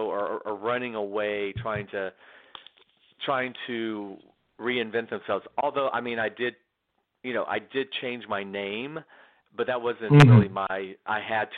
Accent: Athens, Georgia, United States; I'm a Southern. I grew up in Athens, Georgia. I grew up 60 miles north of Atlanta.

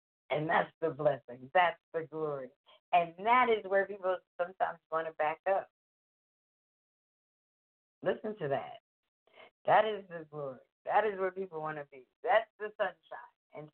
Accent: Philadelphia, Pennsylvania, United States; This is Philadelphia. I'm from Philadelphia. We broadcast Purpose Being Network from Philadelphia.

